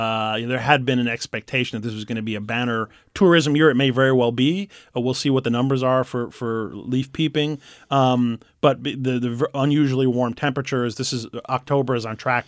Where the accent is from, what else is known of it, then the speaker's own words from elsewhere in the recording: New York, United States; I grew up in New York. I was a Mets fan. I grew up on the island.